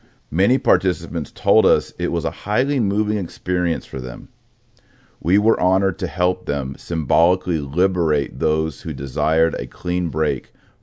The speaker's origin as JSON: {"language": "English", "region": "Texas", "country": "United States", "tie": "born or raised there", "said": "I grew up in Texas as a Protestant."}